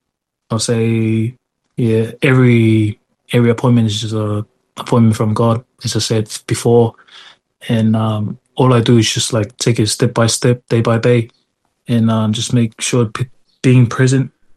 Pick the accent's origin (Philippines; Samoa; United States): Samoa; Mailele; moved away as an adult; Yeah, so I'm from Mailele. I grew up there, moved out in 2007, played most of my rugby for Mailele.